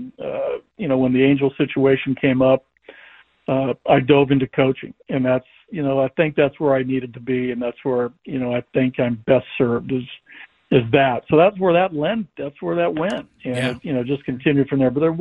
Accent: Washington, United States; I coached Little League, you know, in my hometown up in Washington State.

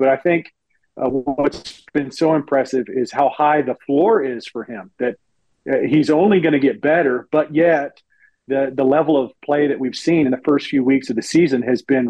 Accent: Georgia, United States; very few people that are born and raised in Georgia are Falcons fans. They're not loyalist to begin with. So I grew up playing football in the backyard more than watching football

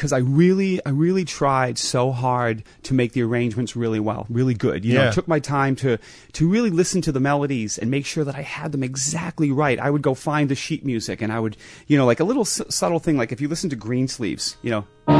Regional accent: New England, United States; You know, I grew up in New England and, like Chicago, you know, cold winters

